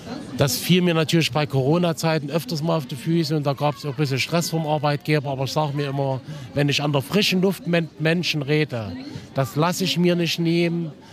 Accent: Markranstädt, Saxony, Germany; born there; Aber als Markranstädter, wo ich geboren bin, das finde ich ein schönes, nettes Örtchen.

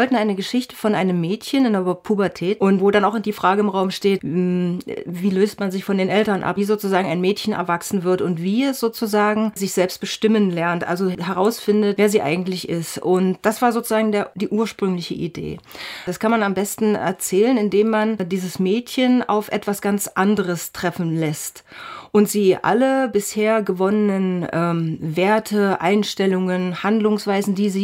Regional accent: East Germany, Germany; Wir kommen beide aus dem Osten, wir sind beide in der DDR geboren

